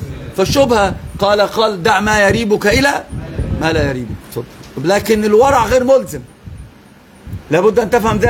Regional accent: Tunisia; أنا تونسي

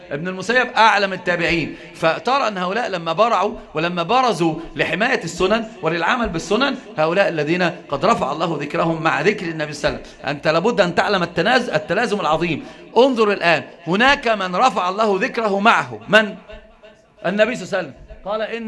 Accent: Egypt; يعني هو حتى عندنا في مصر يقولون إن كان حبيبك عسل

